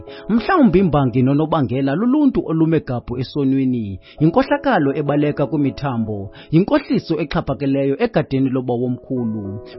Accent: Eastern Cape, South Africa; I'm from South Africa at Eastern Cape.

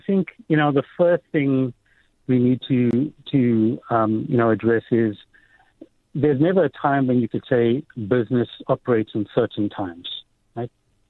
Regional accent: Thornville, KwaZulu-Natal, South Africa; Started off in a very little town called Thornville down in KZN in the Midlands. My dad was actually a farm manager, so grew up on a farm.

